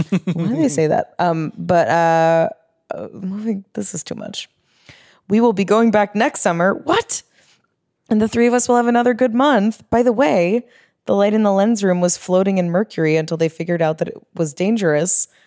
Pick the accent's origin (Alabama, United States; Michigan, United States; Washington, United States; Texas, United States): Washington, United States; now in Tucson, United States; My wife and I live in Tucson, but go back home to Washington State during the summer.